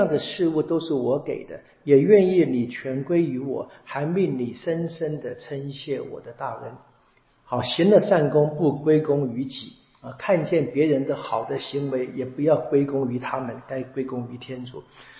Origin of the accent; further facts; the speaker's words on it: China; 我们中国人也喜欢说这个借花献佛，对不对？